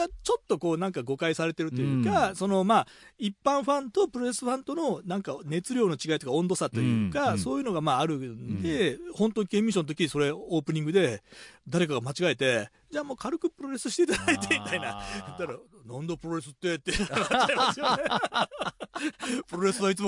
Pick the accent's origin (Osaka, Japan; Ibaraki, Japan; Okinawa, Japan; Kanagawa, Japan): Osaka, Japan; moved away as an adult; now in Tokyo, Japan; 僕は大阪出身で東京30で出てきてるから